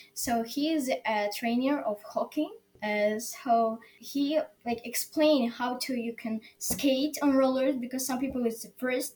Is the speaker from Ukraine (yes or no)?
yes; Ukraine; English is a second language; And so he was shocked because I'm from Ukraine.